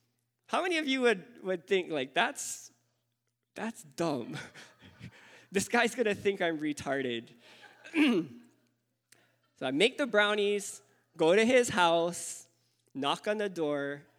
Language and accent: English; Hawaii, United States; I was like, oh, you know, I'm here from Hawaii, and I'm doing, you know, a mission for the summer.